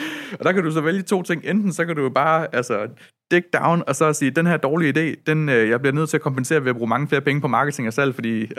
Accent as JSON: {"language": "Danish", "region": "Region of Southern Denmark", "country": "Denmark", "said": "som mødet ligger på Fyn, hvor jeg kommer fra."}